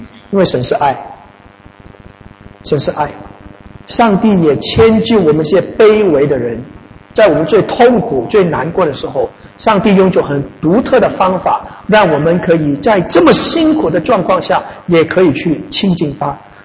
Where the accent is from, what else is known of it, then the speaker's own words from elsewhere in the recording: Malaysia; 因为我是在马来西亚出生跟长大的。印尼就在我们旁边